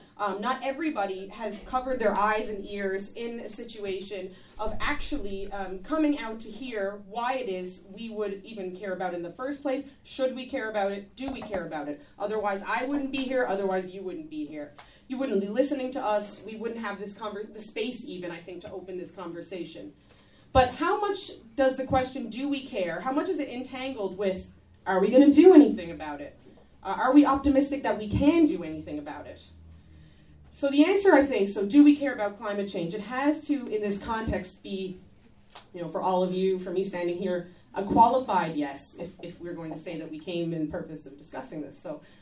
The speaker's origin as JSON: {"language": "English", "town": "St. John's", "region": "Newfoundland and Labrador", "country": "Canada", "tie": "born or raised there", "said": "I'm standing up because I grew up in St. John's"}